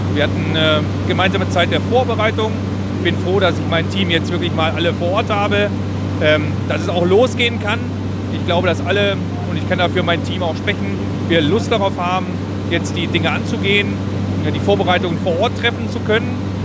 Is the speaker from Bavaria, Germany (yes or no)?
no; Mönchengladbach, North Rhine-Westphalia, Germany; born there; aber ich bin in Mönchengladbach geboren.